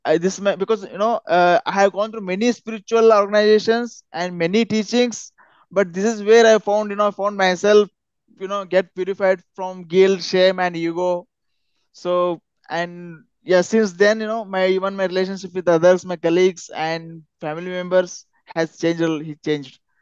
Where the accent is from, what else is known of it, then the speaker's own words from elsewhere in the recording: Belgaum, Karnataka, India; now in Pune, India; I am currently based in Pune, but I am basically from Belgaum, Karnataka.